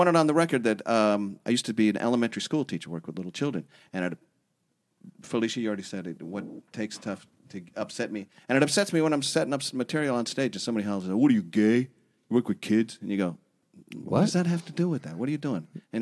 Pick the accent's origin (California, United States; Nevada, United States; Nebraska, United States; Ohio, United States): Nebraska, United States; Omaha; moved away as an adult; But I'm coming from Omaha, Nebraska, and I'm teaching in Encino, and there's money everywhere.